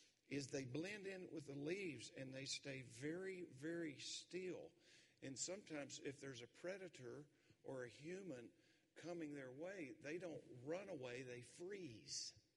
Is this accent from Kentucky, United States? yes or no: yes; Kentucky, United States; also born or lived in Arizona; Well, most of you know I'm from Kentucky.